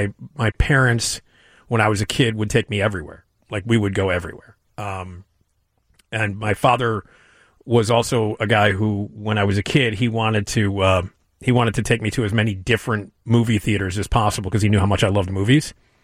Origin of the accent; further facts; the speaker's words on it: Chicago, Illinois, United States; I grew up here in Chicago. I've never lived anyplace else. I wouldn't want to live anyplace else than this city. Grew up just blocks away from Wrigley Field.